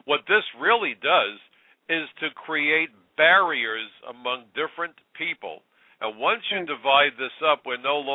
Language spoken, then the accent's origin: English; New York, United States; But with all the diversity, and as a New Yorker, you know, I love the diversity of New York.